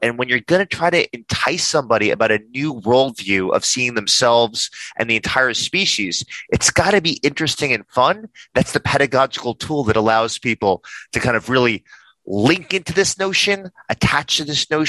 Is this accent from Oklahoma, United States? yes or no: no; New York, United States; I am perfectly comfortable. I'm a New Yorker. I can argue with people.